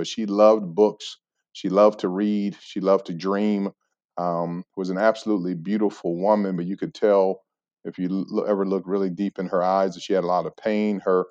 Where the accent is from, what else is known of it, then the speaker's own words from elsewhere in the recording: Phoenix, Arizona, United States; So I grew up in Phoenix.